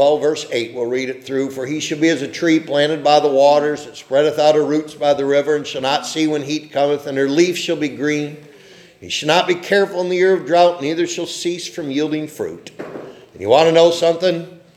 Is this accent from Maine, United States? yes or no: yes; Machias, Maine, United States; where I grew up in Machias, we had a swamp in front of us. We had a swamp behind us. We had cattle on 4 sides of us.